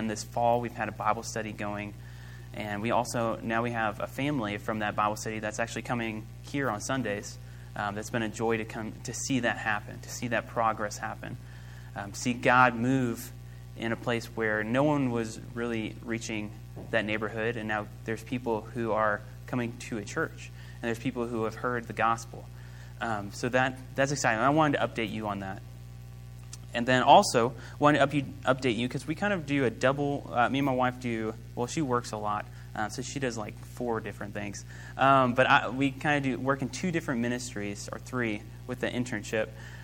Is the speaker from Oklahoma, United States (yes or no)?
yes; Oklahoma, United States; me and my wife, we're from Oklahoma. That's where we grew up. That's not where I was born, but that's where she was born.